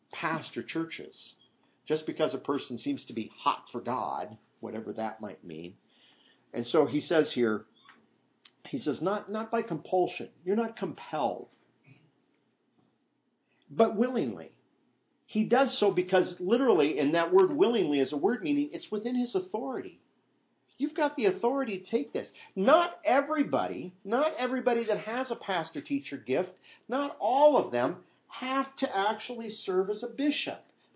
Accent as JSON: {"language": "English", "region": "Iowa", "country": "United States", "tie": "born or raised there", "said": "I used to know a pastor back when I was growing up in Iowa."}